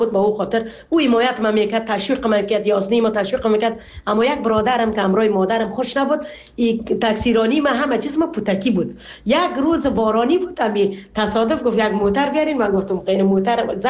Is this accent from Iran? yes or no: no; Afghanistan; now in Canada